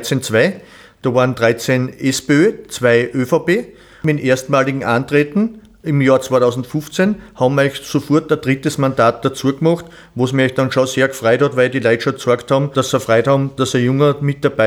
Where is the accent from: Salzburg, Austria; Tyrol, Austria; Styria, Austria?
Styria, Austria; Selztal; Ich bin geboren in Selztal, bin zur Schule in Selztal und in Atmung gegangen